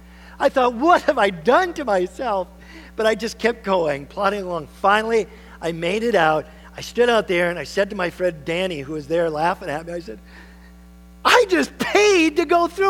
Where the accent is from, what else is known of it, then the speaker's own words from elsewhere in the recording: Port Huron, Michigan, United States; Now, I'm going to tell you, I grew up in Port Huron, Michigan.